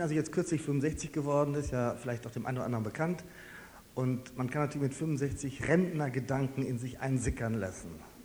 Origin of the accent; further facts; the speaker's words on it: North Rhine-Westphalia, Germany; Ich bin gebürtiger Westfale, bin im östlichsten Teil von Westfalen aufgewachsen, im Weser Bergland, habe dann an verschiedenen Orten studiert.